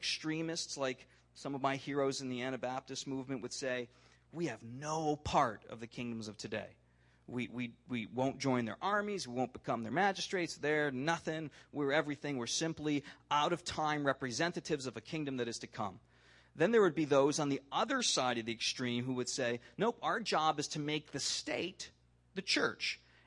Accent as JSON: {"language": "English", "country": "United States", "said": "I'm an American."}